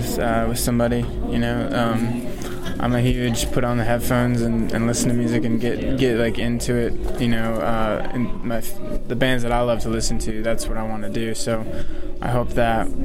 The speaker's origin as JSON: {"language": "English", "town": "Owatonna", "region": "Minnesota", "country": "United States", "lives_now": "Minneapolis, United States", "said": "We are actually pretty much all from Owatonna, Minnesota. At least we were all somewhat there at one point or another, and based out of Minneapolis and Nashville right now."}